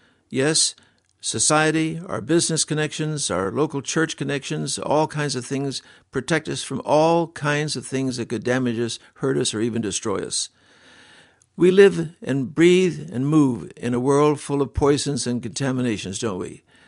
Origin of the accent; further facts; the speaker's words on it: China; I was raised in China as a boy.